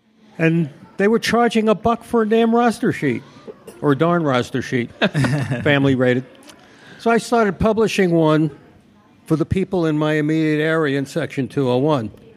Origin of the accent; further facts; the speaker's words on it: Brooklyn, New York, United States; moved away as an adult; No, but I was born in Brooklyn, New York. Lived in the New York metro area until I was in my early 20s.